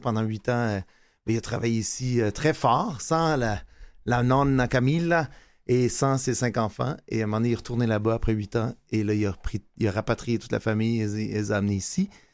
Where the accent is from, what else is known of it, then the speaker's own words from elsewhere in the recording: northern Italy, Italy; je viens du nord de l'Italie.